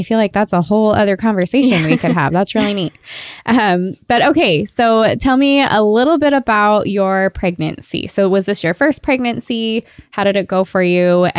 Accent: California, United States; now in Florida, United States; You know, I'm from Southern California, right?

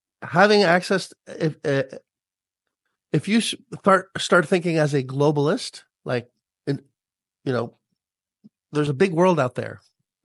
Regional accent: Canada; because I'm Canadian

